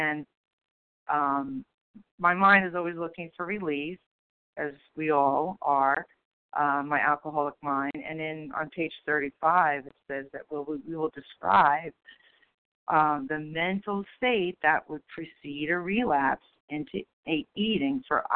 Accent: New Jersey, United States; from New Jersey

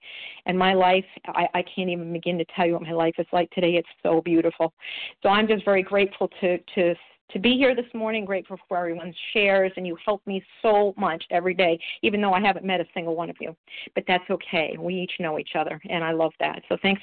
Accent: New Hampshire, United States; I'm from New Hampshire.

